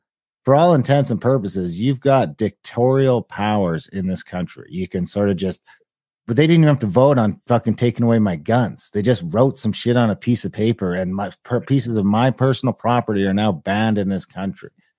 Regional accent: Ontario, Canada; I mean, I'm from Ontario. I have no problem with my fellow Canadians.

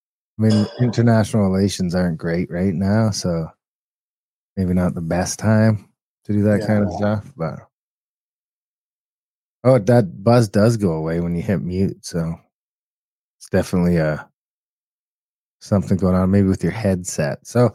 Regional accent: United States; I come from the States, so has to go through customs, which is CBSA

